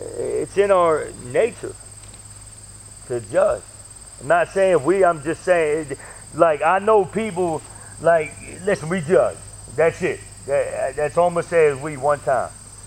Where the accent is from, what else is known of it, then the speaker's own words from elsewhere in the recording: Baltimore, Maryland, United States; I'm from Baltimore.